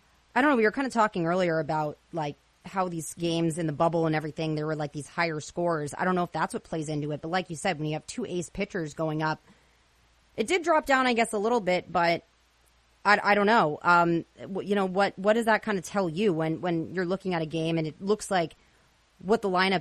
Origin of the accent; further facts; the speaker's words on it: California, United States; And I'm from the Bay Area, so I'm familiar with that type of climate and the fog